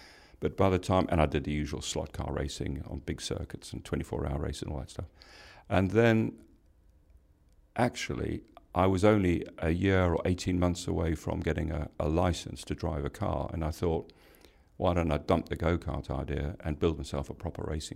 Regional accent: Durban, KwaZulu-Natal, South Africa; born there; Durban, yes, I was born

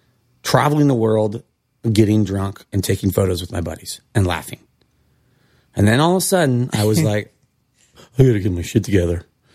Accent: New York City, New York, United States; Oh, I'm a bartender from New York.

